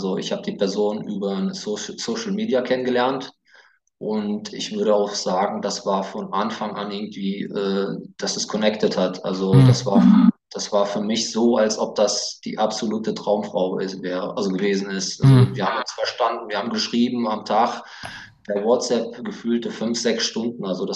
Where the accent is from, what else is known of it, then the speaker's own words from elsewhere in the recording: Hesse, Germany; ich komme aus der Umgebung vom Rhein-Main-Gebiet. Ich bin 37 Jahre alt